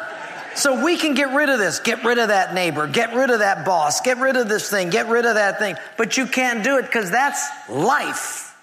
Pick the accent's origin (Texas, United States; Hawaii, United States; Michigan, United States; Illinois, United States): Hawaii, United States; I'm from Hawaii, and we boat or surf a lot.